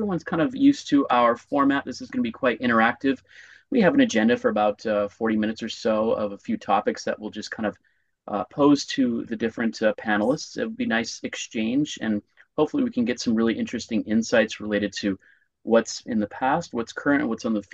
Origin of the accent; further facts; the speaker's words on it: San Francisco, California, United States; who's the CEO of Urban Innovate in San Francisco, California, my home state.